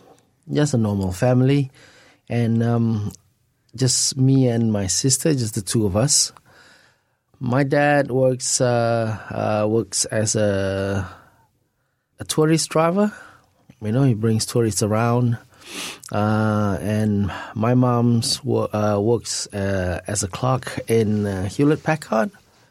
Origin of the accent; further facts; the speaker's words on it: Woodlands, Singapore; now in New Zealand; Yes, born and raised in Singapore. I lived in a few places in Singapore, but last known place was in Woodlands. That's where I lived before we moved to New Zealand.